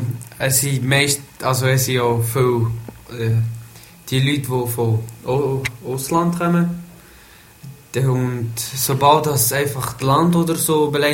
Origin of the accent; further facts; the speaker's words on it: Switzerland; Also, ich bin in der Schweiz geboren, bin hier aufgewachsen